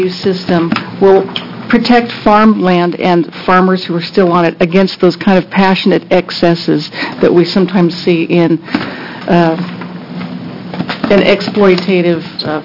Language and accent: English; Oregon, United States; I'm from Clackamas County. And as a farmer, and as a conservative person